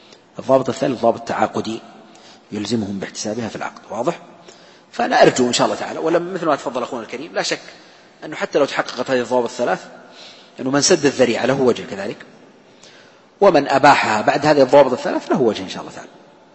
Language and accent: Arabic; Saudi Arabia; عندنا في المملكة العربية السعودية صادر من مؤسسة النقد تعرفة خاصة لها